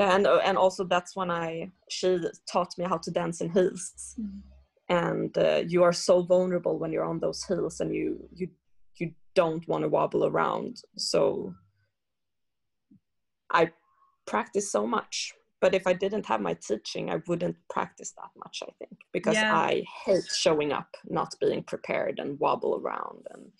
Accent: Stockholm, Stockholm County, Sweden; English is a second language; I grew up here in Stockholm mainly being taught by male dancers.

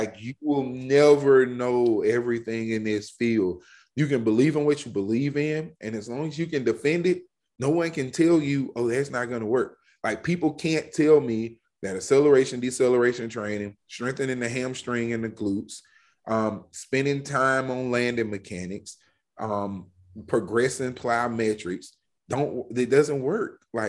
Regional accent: the South, United States; And hell, I'm from the South. I love fried chicken.

